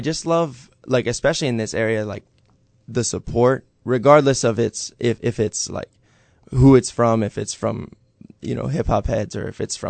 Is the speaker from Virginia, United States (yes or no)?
yes; Leesburg, Virginia, United States; Yeah, I'm from Leesburg.